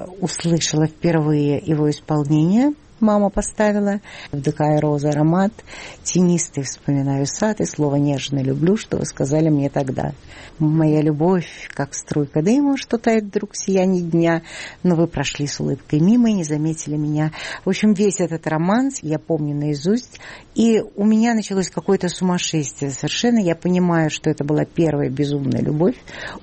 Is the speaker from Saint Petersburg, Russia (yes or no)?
yes; Saint Petersburg, Russia; Я росла в Ленинграде.